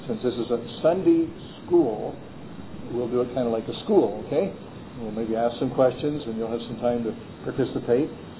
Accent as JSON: {"language": "English", "town": "Beamsville", "region": "Ontario", "country": "Canada", "tie": "born or raised there", "also_born_or_lived": "Hamilton", "said": "I was born in Hamilton, Ontario, graduated from Beamsville High School. If you can find Beamsville on the map, you've got a good map, because it's not a real large town, but it's just east of Grimsby"}